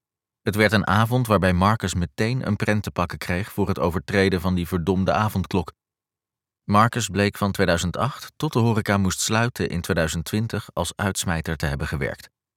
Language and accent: Dutch; Amsterdam, North Holland, Netherlands; Plekken die ik me als Amsterdammer vlijmscherp voor de geest kon halen.